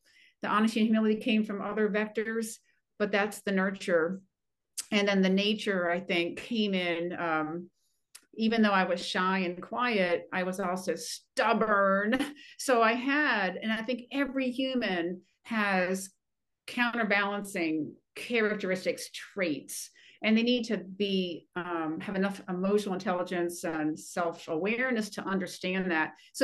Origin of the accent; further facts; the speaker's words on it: Maryland, United States; I was born and raised near Baltimore.